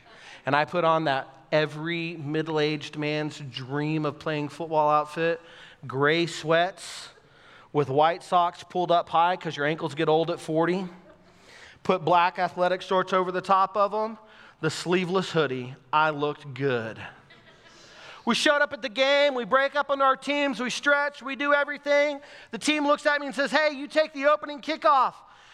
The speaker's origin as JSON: {"language": "English", "region": "Texas", "country": "United States", "tie": "born or raised there", "said": "I grew up in Texas and played a little something called Texas high school football. And we play real football in Texas."}